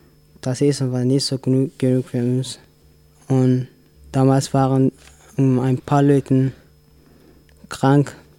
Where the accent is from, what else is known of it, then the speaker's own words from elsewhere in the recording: Eritrea; German is a second language; now in Gomaringen, Germany; Ich komme aus Eritrea und ich bin seit einem Jahr und 5 Monaten hier in Deutschland. Und ich wohne in Gommaringen.